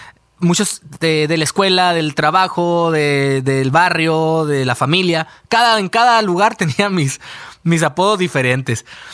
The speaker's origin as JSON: {"language": "Spanish", "town": "Hermosillo", "region": "Sonora", "country": "Mexico", "said": "que llegaras a ser de mi tierra de Sonora, de Hermosillo, sabes que somos los número uno en la carrilla"}